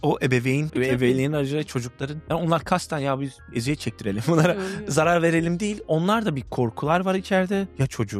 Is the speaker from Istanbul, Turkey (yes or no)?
no; Adana, Turkey; Adana'da Adanalıyım yani.